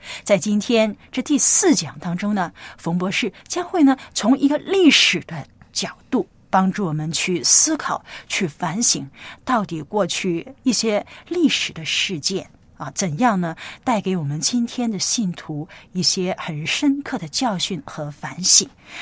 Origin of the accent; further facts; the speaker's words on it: China; 我们又有着神赋予我们中国人这样的一个身份的时候